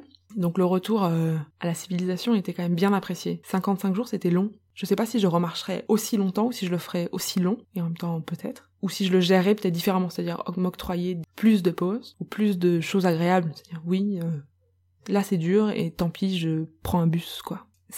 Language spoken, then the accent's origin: French; Nouvelle-Aquitaine, France; jusqu'à là d'où je viens en France, donc en Dordogne